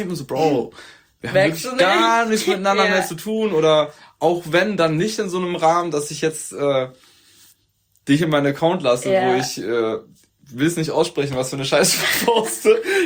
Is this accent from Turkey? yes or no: yes; Turkey; now in Germany; Guck mal, Alter, ich bin Türke, ich sehe auch so aus